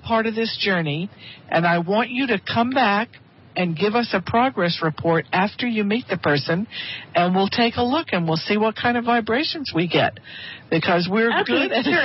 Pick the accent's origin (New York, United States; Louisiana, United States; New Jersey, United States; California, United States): Louisiana, United States; New Orleans; Since I'm from New Orleans, I think I would love to do one of my old New Orleansy songs. It's timely and it's fun, and it brings back a lot of old memories.